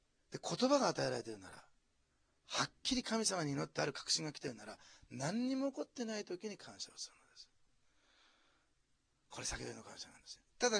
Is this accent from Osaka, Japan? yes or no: yes; Osaka, Japan; born there; 私大阪生まれでせっかちですから